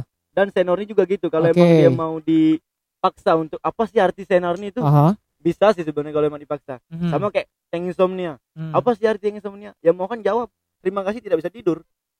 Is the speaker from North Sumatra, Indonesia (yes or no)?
no; Muara Enim, South Sumatra, Indonesia; now in Palembang, Indonesia; Tapi kalau di sebenarnya aku tuh di dari kecil tuh di Muara Enim.